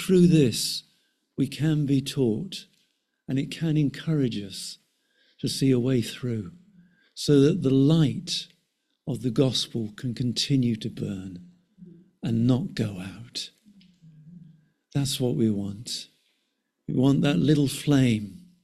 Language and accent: English; North West England, United Kingdom; I come from the Wirral, just not far from North Wales.